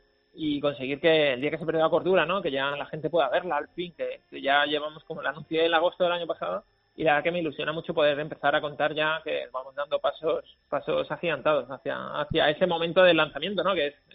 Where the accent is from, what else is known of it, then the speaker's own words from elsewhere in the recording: Mijas, Andalusia, Spain; Yo soy de Las Lagunas, en Mijas Costa. Es un barrio de pisos blancos, un barrio muy normal. Y además siempre he vivido en esa misma zona